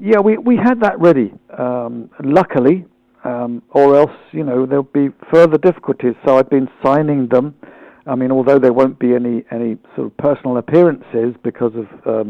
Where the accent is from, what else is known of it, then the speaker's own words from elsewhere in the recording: London, United Kingdom; The 1950s that I grew up in London, when it was a very smog-ridden, smoky old place post-war, with lots of bomb sites and buildings that were falling to pieces